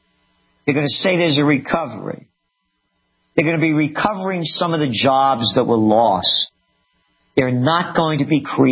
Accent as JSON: {"language": "English", "country": "United States", "said": "I believe in a self-sustaining economy. I'm an American. America first."}